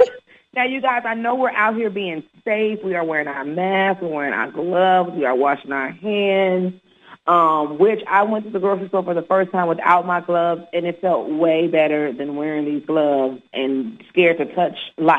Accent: Decatur, Georgia, United States; I am from Georgia. I am originally a Georgia peach, honey, from Decatur.

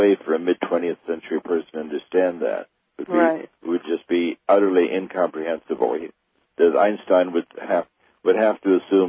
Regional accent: New York, United States; I got interested in ESP as a child growing up in New York, where I could visit the magic shows on 42nd Street

